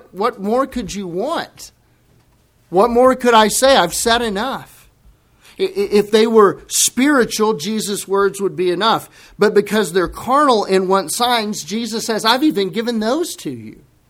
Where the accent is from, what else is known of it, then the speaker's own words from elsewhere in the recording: Texas, United States; I'm from the Republic of Texas, and I sound like I'm from the Republic of Texas.